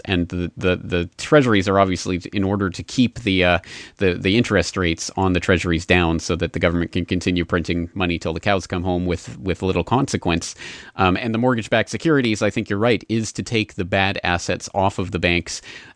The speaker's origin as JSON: {"language": "English", "country": "Canada", "lives_now": "Japan", "said": "In fact, I'm not American. I'm a Canadian who lives in Japan"}